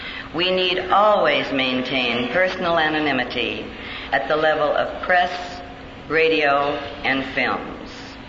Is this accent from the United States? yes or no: yes; Malibu, California, United States; and I am from Malibu